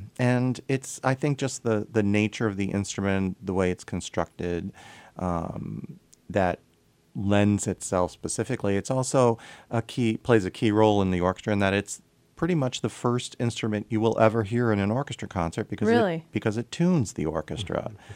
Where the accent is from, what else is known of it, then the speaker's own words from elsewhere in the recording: Vernon Rockville, Connecticut, United States; It was in Vernon Rockville, Connecticut, central Connecticut on the east side of the Connecticut River.